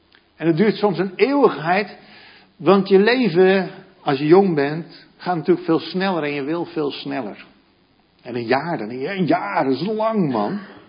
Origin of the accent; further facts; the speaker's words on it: Friesland, Netherlands; Ik ben een hele gewone jongen. Ik ben op het Friese platteland opgegroeid.